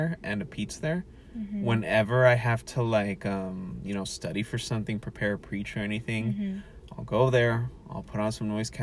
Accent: West Coast, United States; And I'm definitely biased because I was born and raised in the West Coast.

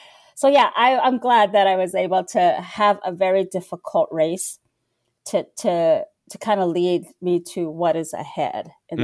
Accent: United States; So I'm Native American and I'm Navajo, and a lot of Navajos have grown up running.

